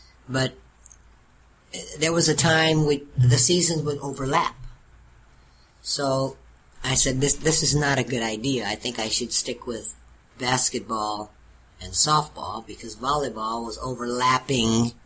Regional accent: Iowa, United States; I'm from Iowa. I didn't even know what a taco was.

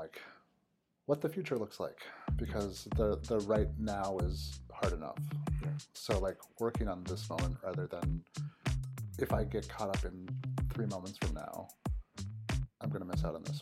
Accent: Minnesota, United States; The Midwest, from Minnesota.

